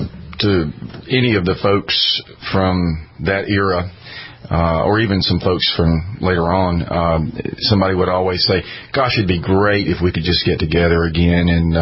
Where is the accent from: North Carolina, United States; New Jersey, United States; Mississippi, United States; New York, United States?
North Carolina, United States; Hickory; I grew up in Hickory in western North Carolina.